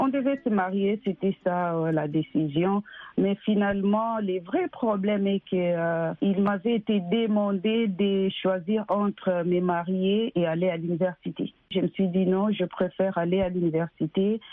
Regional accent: Kinshasa, DR Congo; je suis née et grandie à Kinshasa, la capitale de la République démocratique du Congo. J'ai étudié là-bas à l'université de Kinshasa où j'ai fait les sciences économiques.

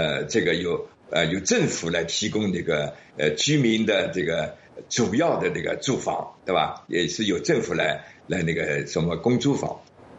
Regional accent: Shanghai, China; 我是上海的，我对这个事情最清楚了。

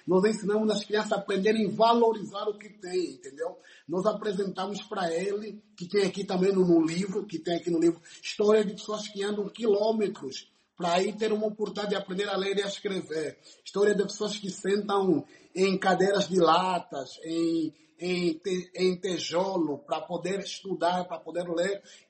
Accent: Angola

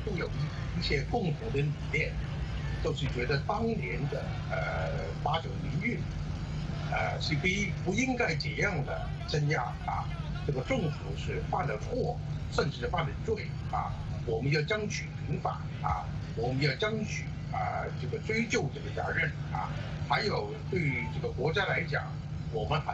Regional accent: Hong Kong

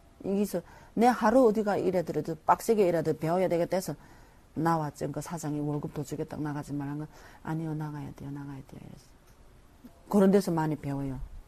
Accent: North Korea; moved away; 면접 볼 때 나를 북한에서 왔다 그러면 자기 안 받았대요.

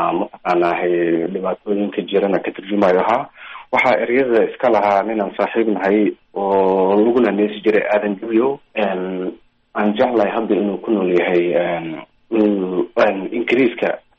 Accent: Mogadishu, Banaadir, Somalia; born there; anigu waxaan ku dhashay Muqdisho laakiin nolosheeda intii badnayd waxaan ku soo qaatay deegaankaas la foolay

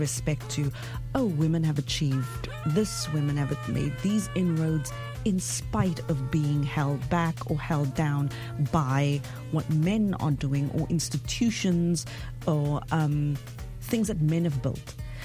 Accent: South Africa; I am from South Africa. I grew up in a rough neighborhood, a lot of poverty. I grew up poor.

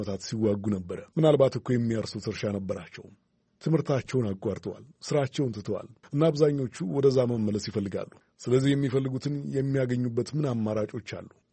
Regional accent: Burundi; እኔ ተወልጄ ያደኩት ብሩንዲ ነው።

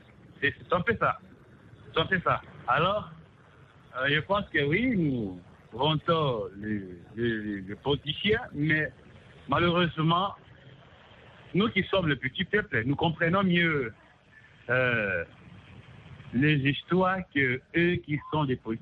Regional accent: DR Congo; Mais ici, chez nous en RDC, c'est vraiment compliqué.

